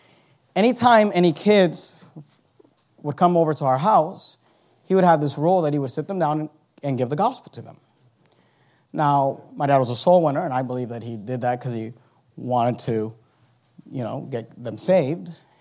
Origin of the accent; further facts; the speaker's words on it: Hayward, California, United States; I grew up in Hayward, California. And when I was 13 years old, we moved from Hayward to San Leandro.